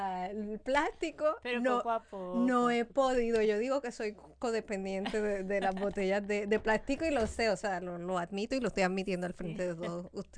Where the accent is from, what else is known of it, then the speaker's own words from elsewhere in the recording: Puerto Rico; porque yo tengo pues como muchos puertorriqueños